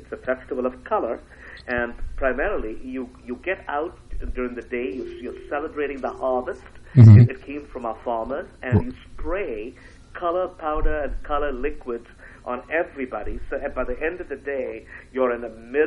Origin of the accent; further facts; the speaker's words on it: Chennai, Tamil Nadu, India; now in United States; I was born and raised in India, mm-hmm. in a southern town called Madras